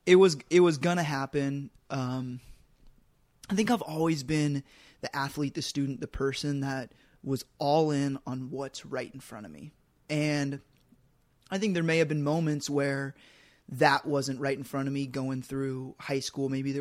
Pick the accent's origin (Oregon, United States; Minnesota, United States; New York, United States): Oregon, United States; Portland; I grew up in Portland, grew up listening to Mike Parker on the radio, going down to Corvallis